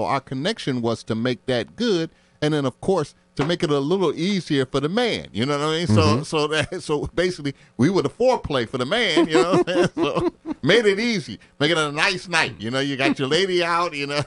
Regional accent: Cleveland, Ohio, United States; I was born in, raised in the Methodist Church in Cleveland, Ohio, which is where I'm from. Born and raised in Cleveland, Ohio.

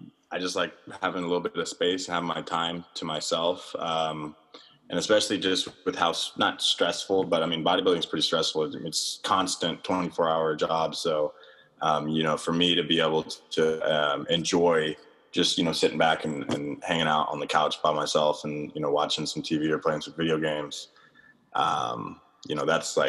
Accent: Texas, United States; Well, I grew up in Texas, so it's kind of both places.

